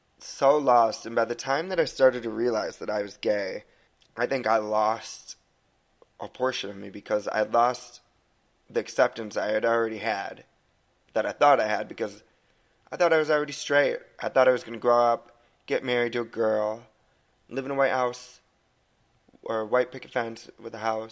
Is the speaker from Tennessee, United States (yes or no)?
no; Port Washington, Wisconsin, United States; also born or lived in Grafton, Wisconsin; So, I was born in Port Washington, Wisconsin on March 17th, 1987. I was born to two wonderful parents … I'm the oldest of four. And We lived in Grafton for a short period of time, and I went to Grafton Elementary School